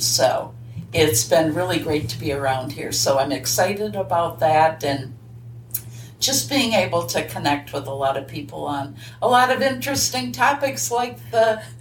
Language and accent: English; Red Wing, Minnesota, United States; I grew up in Red Wing, Minnesota, and then went to St. Cloud State for my college.